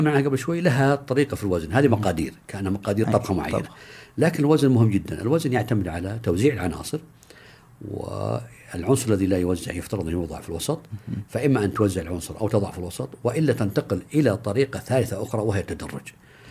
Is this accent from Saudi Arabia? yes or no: yes; Saudi Arabia; يمكن أنا ما أقولهم أني حتى أنه أنا سعودي